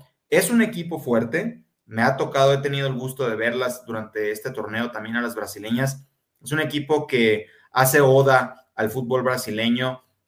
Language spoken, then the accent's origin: Spanish; San Diego, California, United States; also born or lived in Tijuana, Mexico; Y ahora en San Diego, perdón, es mi tierra, ambos lados de la frontera lo son